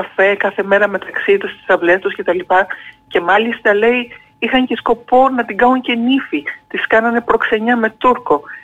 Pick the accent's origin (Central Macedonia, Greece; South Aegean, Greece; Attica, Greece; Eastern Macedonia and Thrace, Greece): Eastern Macedonia and Thrace, Greece; Kavala; Η μητέρα μου είναι ποδιακής καταγωγής. Εγώ γεννήθηκα και μεγάλωσα στην Καβάλα.